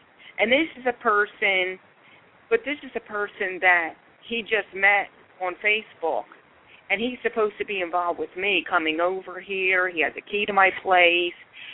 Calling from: Pennsylvania, United States; I'm calling from Pennsylvania.

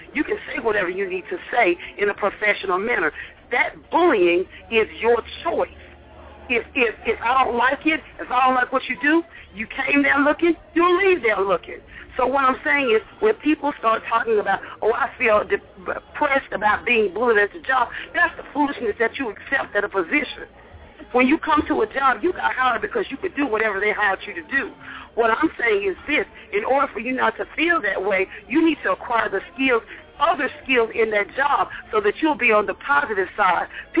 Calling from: Atlanta, Georgia, United States; I'm calling from Atlanta, and my comment is this.

